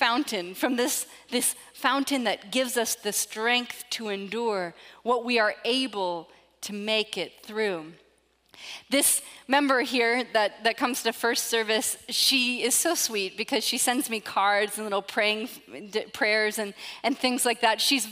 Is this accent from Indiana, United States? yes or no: no; Seattle, Washington, United States; which I'm from Seattle and not a coffee drinker, I know, disgrace to my whole home city